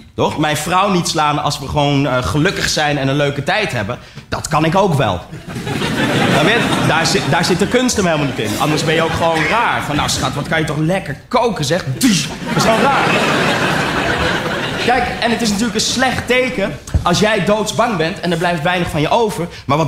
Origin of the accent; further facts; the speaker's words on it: North Holland, Netherlands; Maar ik ben opgegroeid in het Gooi, snap je?